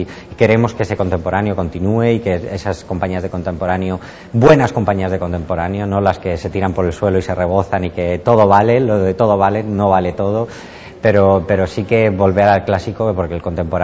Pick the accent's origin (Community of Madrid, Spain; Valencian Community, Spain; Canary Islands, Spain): Community of Madrid, Spain; Madrid; no, soy de Madrid. Pero siempre me he sentido muy, muy catalán, porque mi familia ha vivido aquí 8 años